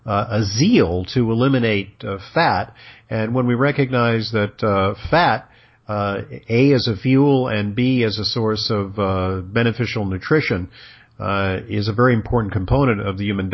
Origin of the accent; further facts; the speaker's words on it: Los Angeles, California, United States; Yeah, I grew up in Los Angeles